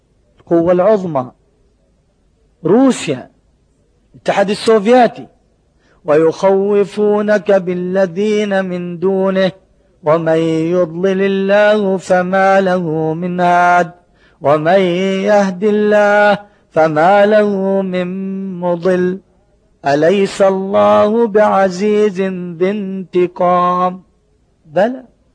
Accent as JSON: {"language": "Arabic", "country": "Palestine", "said": "أنا فلسطيني قادم من معارك مهزوم فيها،"}